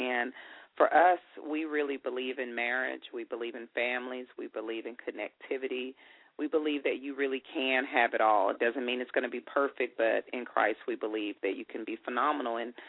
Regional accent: Los Angeles, California, United States; Well, first of all, we are from Los Angeles, and we were moving out here for a church

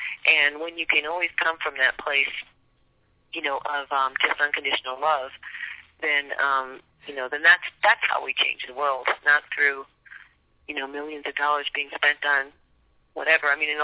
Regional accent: Detroit, Michigan, United States; Yeah, well, I grew up in Detroit during a time when there was a lot of racial tensions and stuff

